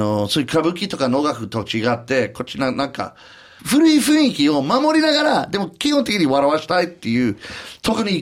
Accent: Canada; 私カナダ人だけど

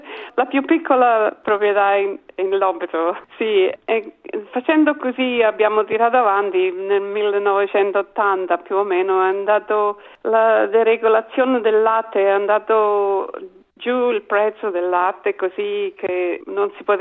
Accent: L'Aquila, Abruzzo, Italy; moved away as an adult; now in Adelaide, Australia; Veniamo all'Aquila, Abruzzo. Ho conosciuto Giuliano nel 1969. A casa di amici e ci siamo conosciuti e è nato l'amore. Ci siamo sposati nel 1970 e sono ritornata con lui qua ad Adelaide

